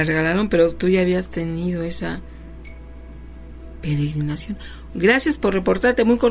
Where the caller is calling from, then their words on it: Zamora, Michoacán, Mexico; Desde Zamora, Michoacán, muchas felicidades.